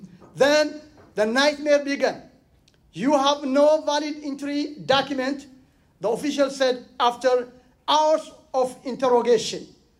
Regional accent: Eritrea; now in United States; I'm original from Eritrea. Eritrea is next door to Ethiopia, close to Israel.

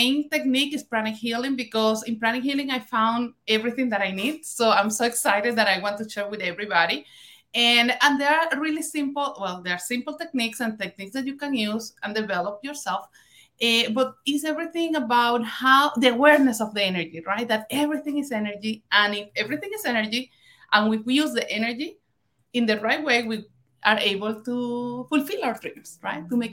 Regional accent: Venezuela; I'm from Venezuela

